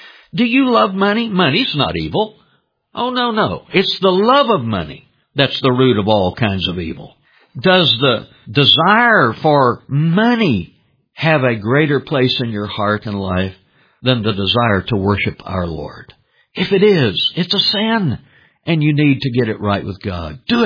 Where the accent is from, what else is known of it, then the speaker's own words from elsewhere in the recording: Dallas, Texas, United States; You know, I was born in Dallas, and I was reared down on Ross Avenue. My granddad had a used car lot, Max Motors.